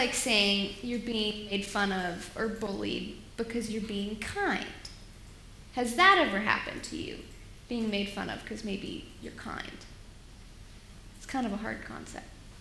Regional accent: United States; I'm from America and I'm different, which I hope isn't a bad thing.

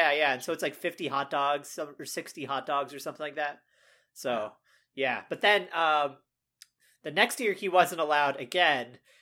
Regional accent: New York, United States; I'm from New York. That's a Coney Island hot dog.

